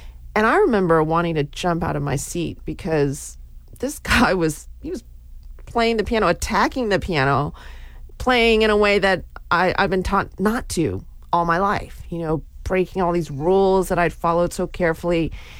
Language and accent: English; Houston, Texas, United States; I'm from Houston, Texas.